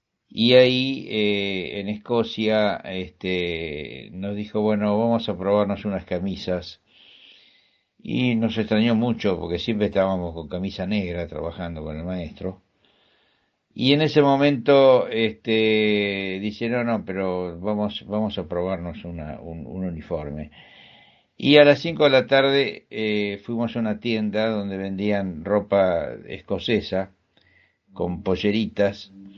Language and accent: Spanish; Argentina; soy bandoneonista argentino y compositor.